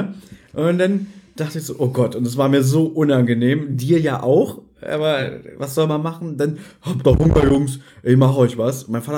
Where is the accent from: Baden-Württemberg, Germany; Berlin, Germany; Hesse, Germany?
Berlin, Germany; born or raised there